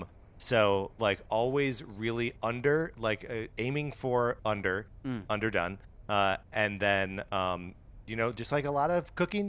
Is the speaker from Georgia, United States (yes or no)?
no; Kenosha, Wisconsin, United States; There was an Italian restaurant in my hometown of Kenosha, Wisconsin, called Pasta El Dante.